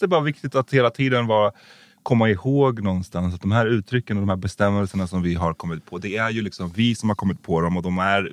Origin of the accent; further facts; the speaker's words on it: Sweden; born there; Men alltså jag då som är född här har en större erfarenhet av att ses på som en invandrare.